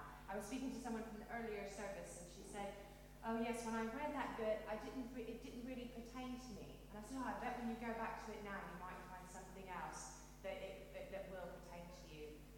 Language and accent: English; Kentucky, United States; accent: mesh of an accent; now in United Kingdom; Now, I'm originally from Kentucky, but I've now been in England for 19 years, so I do have a mesh of an accent, and it sometimes changes when I get excited.